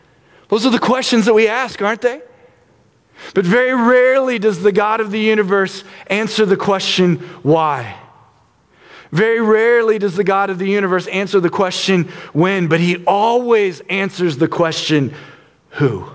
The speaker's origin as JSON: {"language": "English", "region": "Missouri", "country": "United States", "tie": "born or raised there", "said": "Growing up in Missouri, I was always told that Arkansas is like where you don't want to live."}